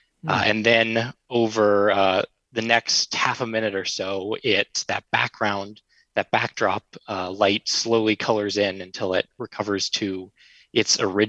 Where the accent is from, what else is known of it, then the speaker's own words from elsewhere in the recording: Fairbanks, Alaska, United States; So I actually was born and raised in Fairbanks, Alaska, which is right under that auroral oval. So I got to see them every winter growing up.